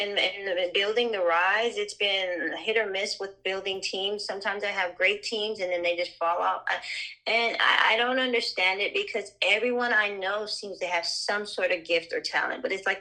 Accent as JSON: {"language": "English", "town": "Pasadena", "region": "California", "country": "United States", "tie": "born or raised there", "said": "and I've been told that because I was raised in Pasadena, California, like because my father worked hard to raise us in middle class, you know, neighborhoods"}